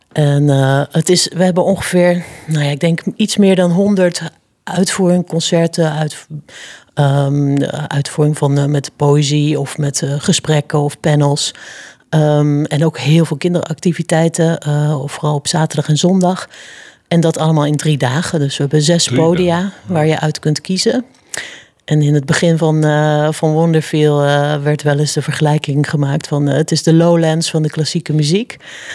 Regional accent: Amersfoort, Utrecht, Netherlands; Nee, ik kom niet uit Baarn. Ik kom uit Amersfoort.

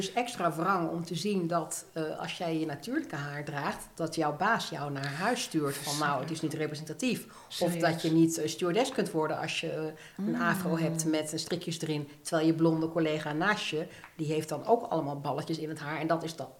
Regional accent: Alphen aan de Rijn, South Holland, Netherlands; ik groeide op in Alphen aan de Rijn, alles wit.

